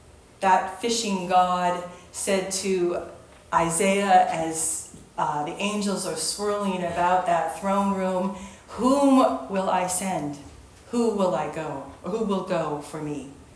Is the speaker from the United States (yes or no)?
yes; Minnesota, United States; I grew up in Minnesota, as some of you know, the land of 10,000 lakes, and that's an understatement.